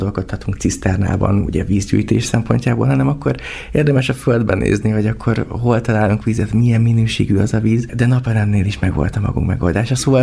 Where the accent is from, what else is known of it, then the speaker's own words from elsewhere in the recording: Debrecen, Hajdú-Bihar, Hungary; Én is egy akkor 26 éves debreceni panelgyerek voltam, aki bár Józsán nőttem fel